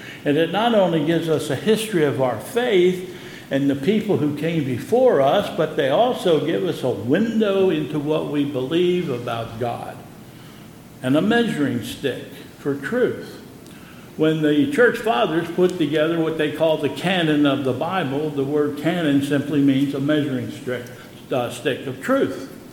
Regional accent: Pennsylvania, United States; Like, I'm from Pennsylvania, and some of the things that I say and do are different than some of the things that the people here in the South

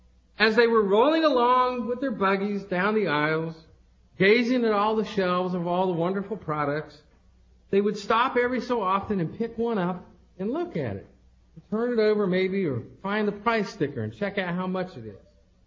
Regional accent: Palatka, Florida, United States; in my hometown in Palatka.

